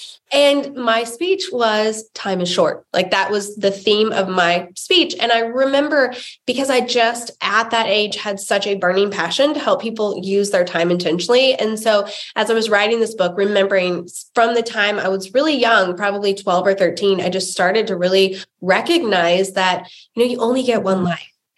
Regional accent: Wichita, Kansas, United States; now in Nashville, United States; I grew up in Wichita, Kansas.

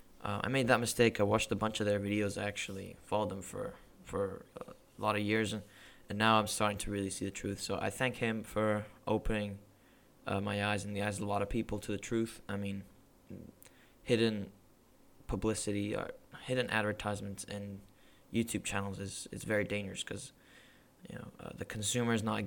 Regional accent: Spain; now in Shanghai, China; If you guys know, I am Spanish by origin. From origin, I am from Spain. Did move to Shanghai about 10 years ago out of work reasons, essentially.

